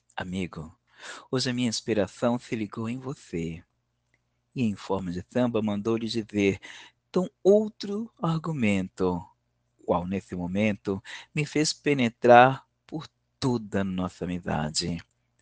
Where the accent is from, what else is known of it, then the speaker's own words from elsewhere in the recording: São Paulo, Brazil; sou de São Paulo, capital, que é onde estou